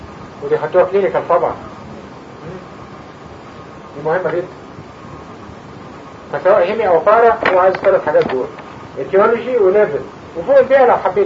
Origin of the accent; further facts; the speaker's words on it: Egypt; احنا يا جماعة كمصريين دلوقتي احنا قريبين من بعض